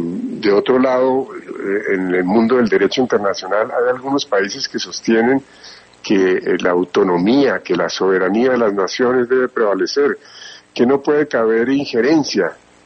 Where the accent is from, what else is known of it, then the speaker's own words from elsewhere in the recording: Colombia; como colombiano